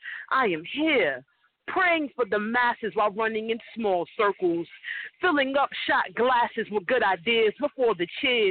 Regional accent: New York City, New York, United States; now in Los Angeles, United States; I'm a poet from New York City. Right now I'm out in L.A. just chilling

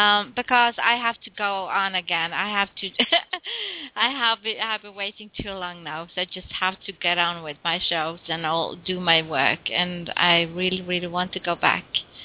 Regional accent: Norway; Oh, you know, I'm from Norway.

